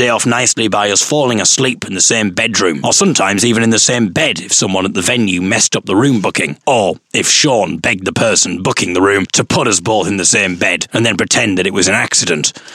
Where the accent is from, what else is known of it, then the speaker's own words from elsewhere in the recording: Hartlepool, North East England, United Kingdom; as I am a proud Hartlepoolian and want to get my hometown back to the top where it belongs.